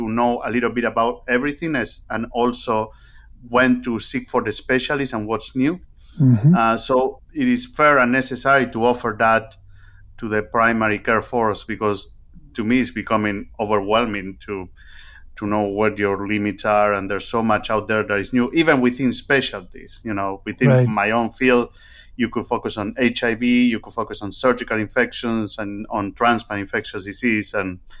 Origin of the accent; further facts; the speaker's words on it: Argentina; moved away as an adult; now in United States; So I'm from Argentina, and I came 18 years ago.